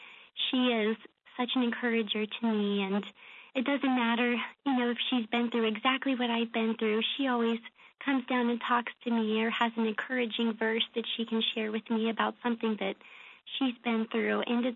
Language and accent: English; Lynchburg, Virginia, United States; it was like my really, you know, first exposure to being away from home, like my hometown in Lynchburg.